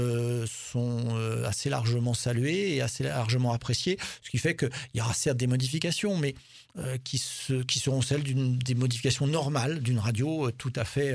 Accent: Caylus, Occitanie, France; moi je suis originaire de Keylus, un petit village du Tarn-et-Garonne.

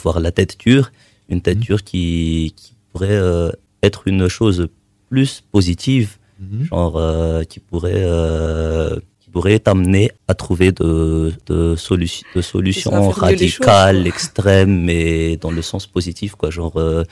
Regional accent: Antananarivo, Analamanga, Madagascar; On vient du centre.

